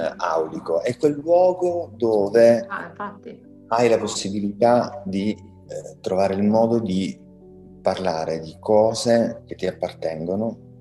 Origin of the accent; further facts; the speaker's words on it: Switzerland; io sono nato in Svizzera